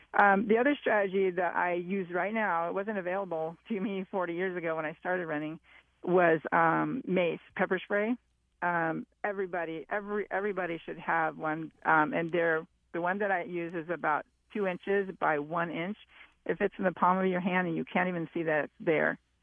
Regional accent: California, United States; And I realized I'm from Southern California. I've not seen cornfields before

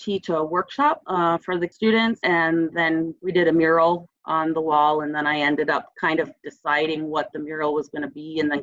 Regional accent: Westchester, Illinois, United States; now in Aurora, United States; I grew up in Westchester, which is in the Proviso Township, but Westchester at the time was like this one little white village.

